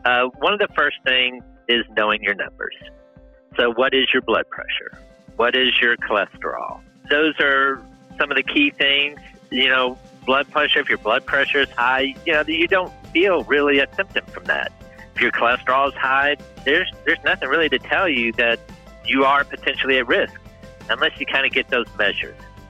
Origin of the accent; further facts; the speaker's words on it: the South, United States; I'm from the South as well.